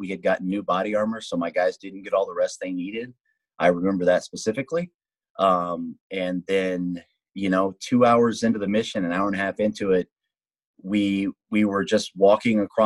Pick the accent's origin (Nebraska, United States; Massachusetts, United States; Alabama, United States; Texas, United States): Texas, United States; moved away; I'm originally from South Texas, Texas. So I guess there's a piece of me that's an independent spirit. I'm a Texan through and through